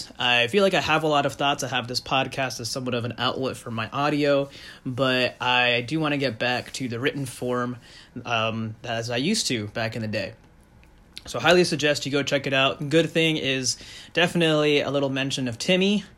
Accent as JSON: {"language": "English", "town": "Phoenix", "region": "Arizona", "country": "United States", "tie": "born or raised there", "said": "They had many battles with my hometown Phoenix Suns. And even though I don't like the Spurs, just based on the history they have with my hometown NBA team, the Phoenix Suns"}